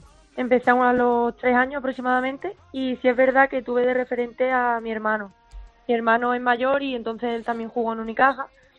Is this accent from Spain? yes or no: yes; Málaga, Andalusia, Spain; also born or lived in United States; Yo siempre me he criado en España, en Málaga. Echaba de menos mi tierra